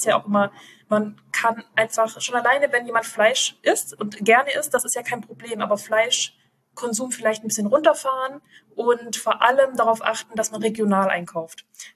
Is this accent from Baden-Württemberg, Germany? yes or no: yes; Baden-Württemberg, Germany; Du, Micha, ich komme auch aus dem Schwabenländle, ich kenne das.